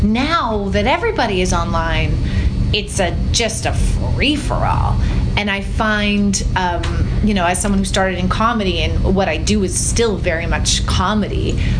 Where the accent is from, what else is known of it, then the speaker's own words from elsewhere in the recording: Canada; is that we were Canadian. We are Canadian, mm-hmm.